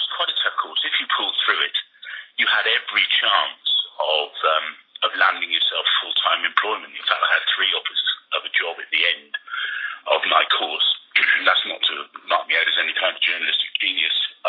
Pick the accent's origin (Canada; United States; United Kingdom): United Kingdom; Bath, South West England; born there; I was born in Bath, so Bristol, a few miles down the road, so I was still able to live at home.